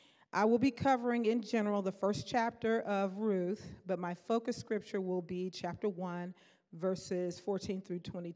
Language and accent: English; Arkansas, United States; moved away as an adult; Again, I grew up in Arkansas. Yes. Yeah, woo! The Razorbacks, yes, woo!